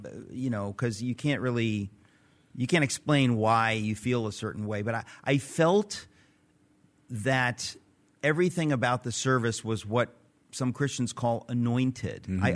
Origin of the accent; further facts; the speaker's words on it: Queens, New York, United States; born there; It's just so funny because obviously I was born in Queens.